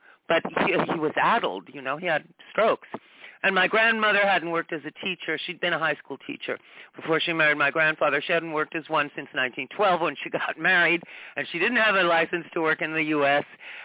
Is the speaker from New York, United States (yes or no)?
yes; New York City, New York, United States; Well, I was born in Forest Hills, and then we moved to the Upper East Side, And then we moved to Greenwich Village.